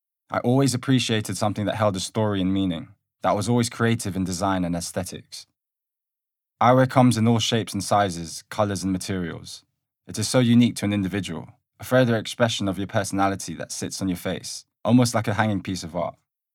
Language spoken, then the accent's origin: English; London, United Kingdom; I was born and raised in London, UK, but originally of Philippines and Malaysian heritage. I am short-sighted. I am 29 years old